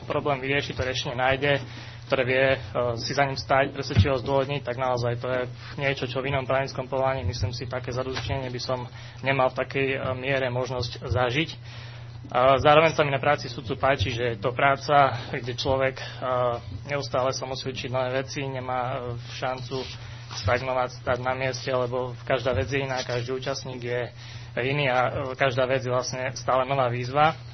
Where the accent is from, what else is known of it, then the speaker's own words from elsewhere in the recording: Bardejov, Prešov Region, Slovakia; mám 32 rokov, som z Bardejova